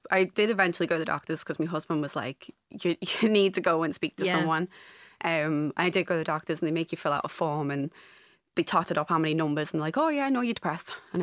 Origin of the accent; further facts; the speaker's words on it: North West England, United Kingdom; moved away as an adult; now in Bundoran, Ireland; So I am originally from the Wirral, which is just over the water from Liverpool. And I moved over to Bundoran 14 years ago, came for a summer, and I'm still here.